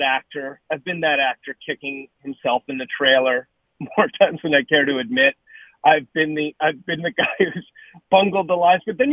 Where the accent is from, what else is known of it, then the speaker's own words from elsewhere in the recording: Canada; now in Los Angeles, United States; I guess I've lived now in Hollywood for 28 years. I'm a Canadian kid who came down here, and it's become part of my soul.